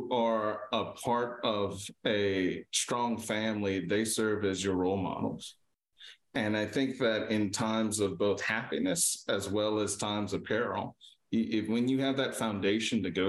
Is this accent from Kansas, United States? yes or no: no; Opelousas, Louisiana, United States; I am from Opelousas, Louisiana, and I'm the one and only.